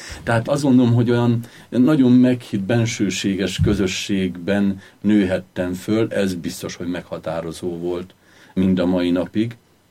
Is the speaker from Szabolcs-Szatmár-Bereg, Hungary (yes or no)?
yes; Szabolcs-Szatmár-Bereg, Hungary; ahol felnőttem, hiszen Nyírség nem egy mezőgazdaságilag is termékeny vidék